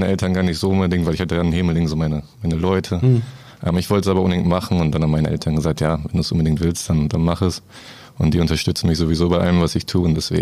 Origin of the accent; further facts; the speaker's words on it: Bremen, Germany; ich komme ja aus Bremen, wohne in Bremen